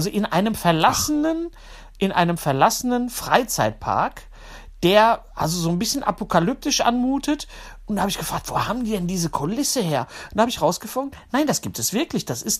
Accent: North Rhine-Westphalia, Germany; bei uns im Ruhrgebiet

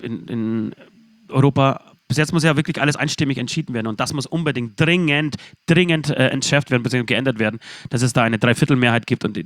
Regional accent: Poland; born there; moved away; meinem Geburtsland Polen

